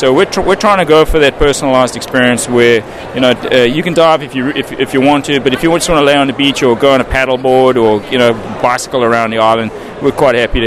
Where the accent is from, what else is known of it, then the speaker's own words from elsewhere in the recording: South Africa; I'm originally from South Africa.